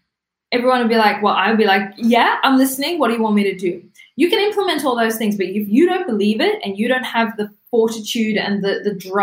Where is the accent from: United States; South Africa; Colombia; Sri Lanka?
South Africa; moved away as an adult; now in Australia; My parents left South Africa because we grew up in South Africa when I was just about to finish school. I stayed and decided to do a year at uni.